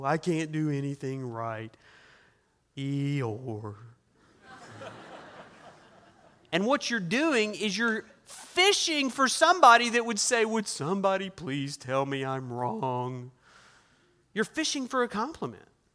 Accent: Oklahoma, United States; I'm from Oklahoma. We have animals, wild animals, varmints, that would show up and take things.

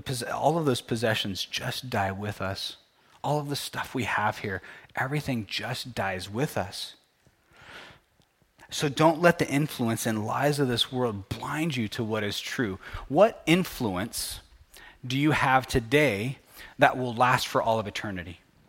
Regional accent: California, United States; I grew up in California, so guess who my favorite college football team was?

